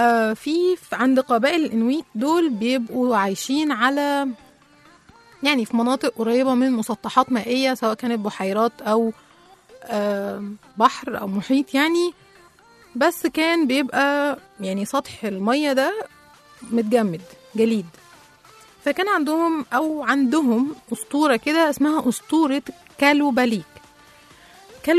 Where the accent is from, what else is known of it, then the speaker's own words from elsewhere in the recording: Egypt; لقيت أنه مش إحنا بس كمصريين يعني كنا بنخوف الأطفال من هم صغيرين